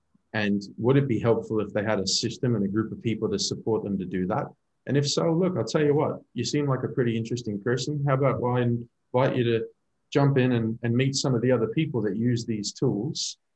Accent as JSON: {"language": "English", "country": "United States", "said": "I am American and my wife's Canadian."}